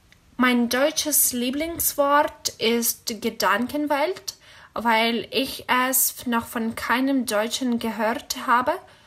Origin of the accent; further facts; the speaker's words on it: Chernivtsi, Chernivtsi Oblast, Ukraine; German is a second language; Ich komme aus der kleinen Stadt Chernivtsi in der Ukraine. Ich lerne Deutsch